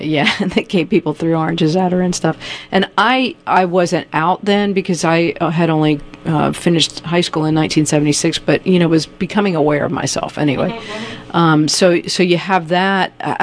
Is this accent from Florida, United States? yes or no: yes; Miami, Florida, United States; I was growing up in Miami, and of course, in Miami-Dade in particular